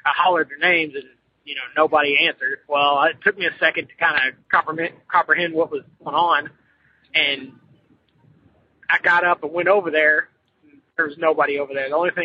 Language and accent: English; Louisville, Kentucky, United States